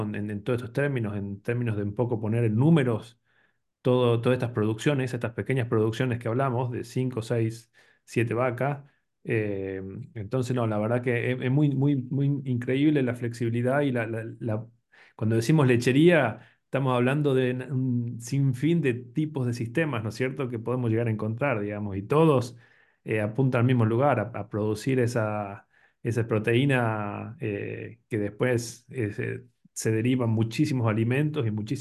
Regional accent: Salta, Argentina; pero yo vengo de Salta y bueno, ya un poco hablaremos de eso

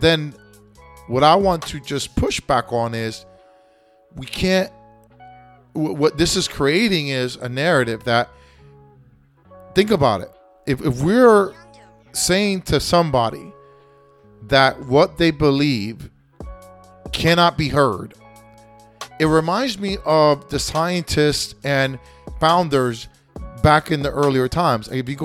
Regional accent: United States; You know, I'm an American at the end of the day. I was born here, raised here, and I live here, USA.

